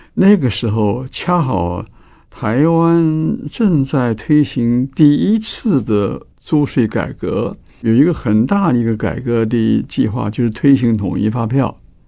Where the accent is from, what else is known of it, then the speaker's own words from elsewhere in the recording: Sichuan, China; also born or lived in Hebei; 当时我离开我老家是很小的时候，当时抗战，那么我们就离开了老家河北，到了四川。到四川以后呢，我在四川读中学，以至于后来读到大学啊，读了川大，读了一年多。